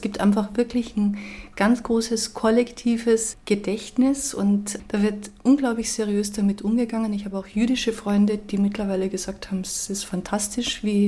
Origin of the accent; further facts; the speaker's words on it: Austria; das hat, denke ich, irgendwie 30, 40 Jahre länger gedauert als bei uns in Österreich.